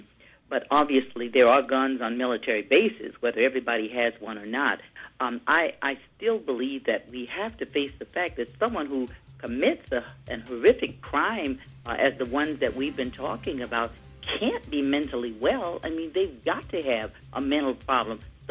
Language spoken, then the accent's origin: English; Louisiana, United States; And, of course, Louisiana, which is my home state, is one of the states that does not seem to want to get better care to work with those who are mentally ill.